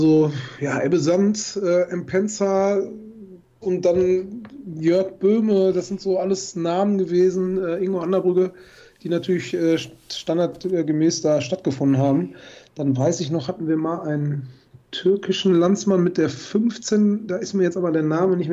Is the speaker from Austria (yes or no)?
no; Hagen, North Rhine-Westphalia, Germany; bin 35 Jahre alt. Ich komme aus Hagen, Nähe von der verbotenen Stadt.